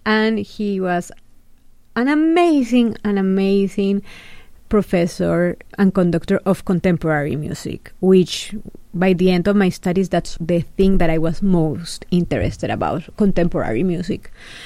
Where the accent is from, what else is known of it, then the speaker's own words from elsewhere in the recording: Colombia; moved away as an adult; now in United States; when I came from Colombia to the States. And I started looking, you know, I graduated in Colombia.